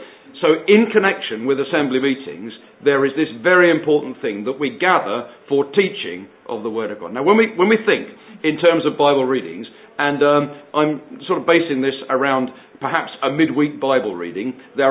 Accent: London, United Kingdom; When I was a whole lot younger, and growing up in London, the thing was full of Bible readings.

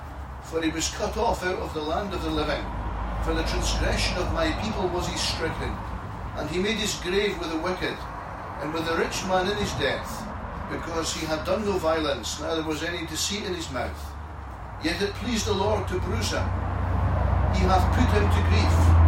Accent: Scotland, United Kingdom; When I was growing up in Scotland, sometimes I'd hear people saying, sticks and stones will break your bones

